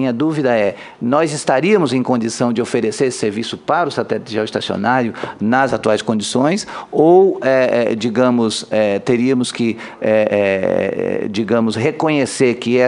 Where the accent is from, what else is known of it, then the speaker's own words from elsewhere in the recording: Brazil; Nós, como brasileiros